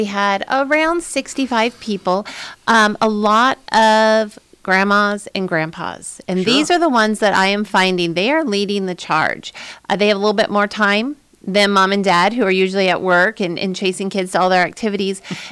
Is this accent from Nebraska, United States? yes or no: yes; North Platte, Nebraska, United States; Well, I was born and raised here in North Platte, and after college, came back and taught for a few years at North Platte.